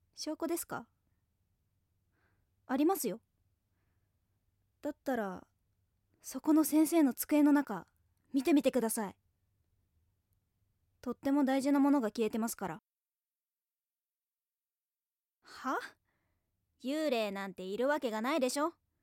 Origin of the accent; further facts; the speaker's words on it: Tokyo, Japan; 1999年8月20日生まれ、出身は東京都です